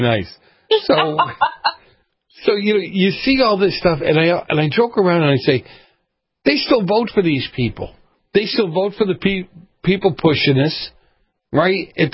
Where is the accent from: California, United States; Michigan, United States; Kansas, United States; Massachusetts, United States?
Massachusetts, United States; Boston; I grew up in Boston. I grew up in the 70s in the north end of Boston. The mafia had a heavy presence.